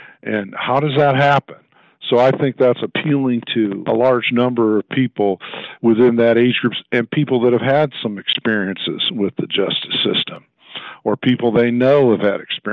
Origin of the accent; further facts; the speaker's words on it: South Bend, Indiana, United States; now in Indianapolis, United States; I was born in South Bend, Indiana, and I practice law in Indianapolis, and I do mostly trial work. I went to high school in South Bend.